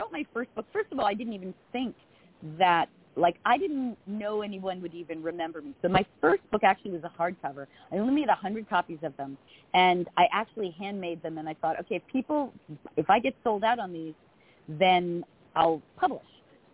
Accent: New York, United States; And I talk like this, so don't be confused. I'm a woman from Long Island.

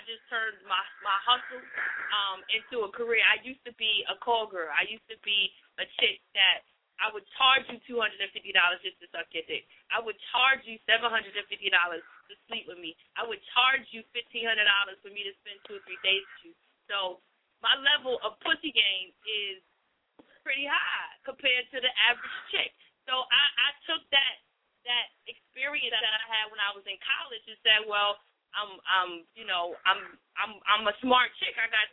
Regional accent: New Jersey, United States; I currently live in the South, but I'm not from the South. I'm born and raised in Jersey

